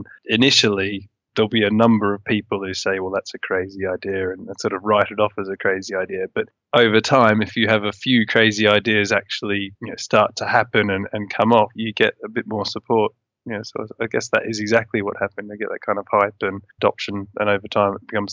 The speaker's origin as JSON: {"language": "English", "country": "Australia", "tie": "born or raised there", "also_born_or_lived": "New Zealand", "said": "I grew up in Australia, was born in New Zealand, have a sort of, a practical background."}